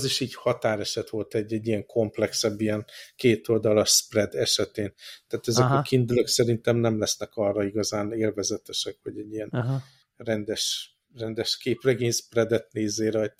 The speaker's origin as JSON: {"language": "Hungarian", "country": "Hungary", "said": "mint európai, és mint magyar, és nekem a család, ami a legfontosabb karácsonykor"}